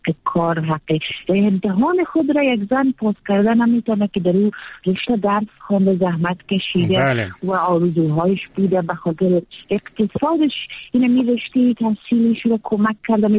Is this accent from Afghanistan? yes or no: yes; Afghanistan; ما در جامعه افغانستان به دنیا آمدیم، بزرگ شدیم